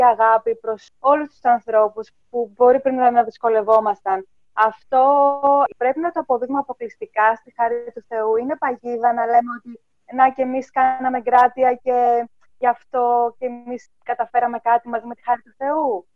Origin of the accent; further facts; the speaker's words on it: Kozani, Western Macedonia, Greece; moved away as an adult; now in Cyprus; Είμαι από την Κοζάνη, αλλά βρέθηκα εδώ.